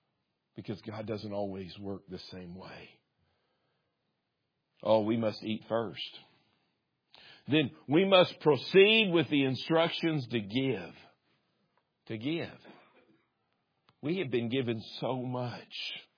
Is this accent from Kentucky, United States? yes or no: yes; Kentucky, United States; A china cabinet, that's what it is. I'm from Kentucky, okay?